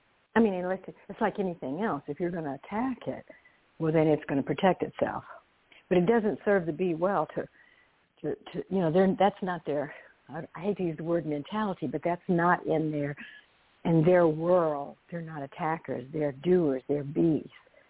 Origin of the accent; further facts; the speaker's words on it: Louisiana, United States; Now I'm from South Louisiana, and we love French bread.